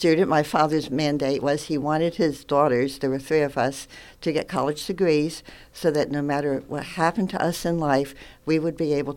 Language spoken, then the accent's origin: English; Phillipsburg, New Jersey, United States; I grew up in Phillipsburg, Warren County.